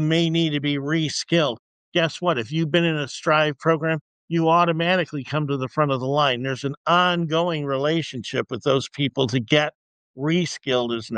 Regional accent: Detroit, Michigan, United States; They're also contemplating my hometown, Detroit, Michigan. And they're talking about coming here.

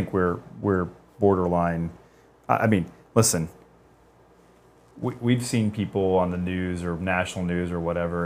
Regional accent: Texas, United States; I said, where I'm from, everybody has one of those. I'm from Texas.

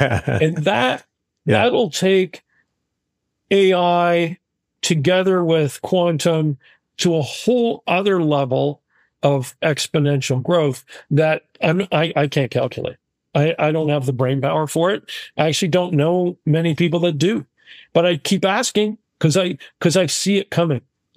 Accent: Canada; So if I, as a Canadian or as a consumer, want access to my healthcare, my finances, my retail

